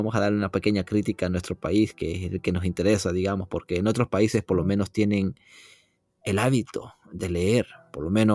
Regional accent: El Salvador; a mis 33 años, digamos, vengo de El Salvador, digamos

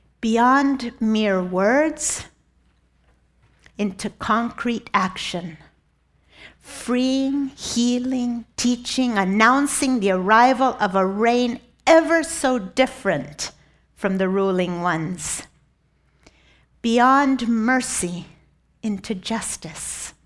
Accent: Argentina; Now, in my youth, growing up in Argentina under a military dictatorship

